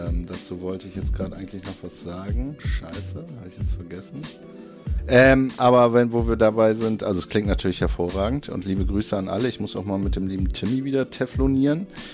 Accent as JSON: {"language": "German", "region": "East Germany", "country": "Germany", "tie": "born there", "said": "Meine halbe Familie lebt noch im Osten. Ich bin gebürtiger Ossi."}